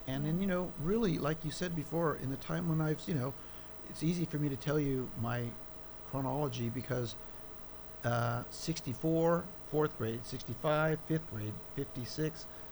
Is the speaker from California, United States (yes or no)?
yes; California, United States; I was born in California, and so the Bay Area was pretty close by to where I grew up in the San Joaquin Valley.